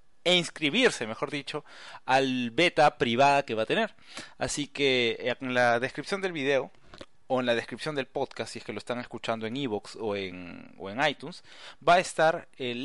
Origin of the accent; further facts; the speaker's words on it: Peru; Y el mío tampoco, porque acá todos somos de Perú.